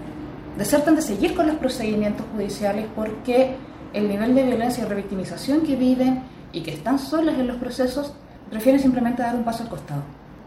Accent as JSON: {"language": "Spanish", "town": "Punta Arenas", "region": "Magallanes", "country": "Chile", "said": "De hecho, yo soy de Punta Arenas, de Magallanes, en el extremo sur de Chile."}